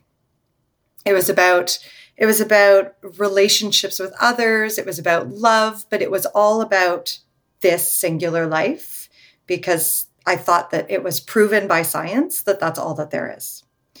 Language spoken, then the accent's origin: English; Toronto, Ontario, Canada; I grew up in Toronto, in Canada, and I was born in the 80s. So. I'm a very reformed Jew.